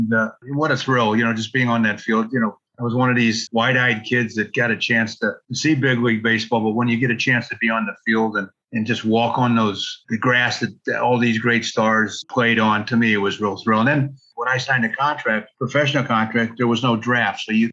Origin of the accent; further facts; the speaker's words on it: St. Louis, Missouri, United States; And that was really where I grew up in St. Louis and got to learn and play the game of baseball.